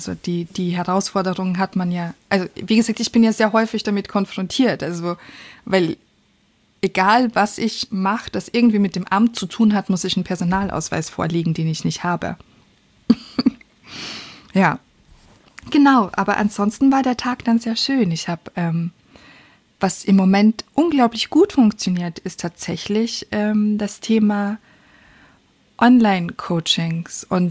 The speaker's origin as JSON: {"language": "German", "country": "Austria", "said": "Ja, ich bin Österreicherin."}